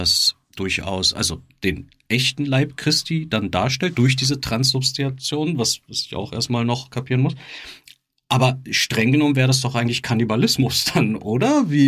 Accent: Berlin, Germany; ich, als jemand, der hier geboren und aufgewachsen ist, habe sowieso im Norden oder Nordosten als Berliner damit sowieso erst recht nichts zu tun gehabt.

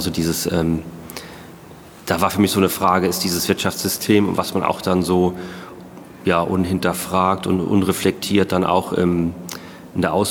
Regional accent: Emmelshausen, Rhineland-Palatinate, Germany; Ich komme aus dem Hunsrück, aus in Emmelshausen war das dann.

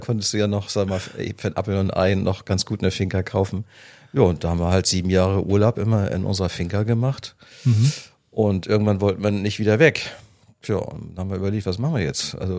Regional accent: Hamburg, Germany; moved away; ursprünglich aus Hamburg, Aha. Dort bis 95 gelebt

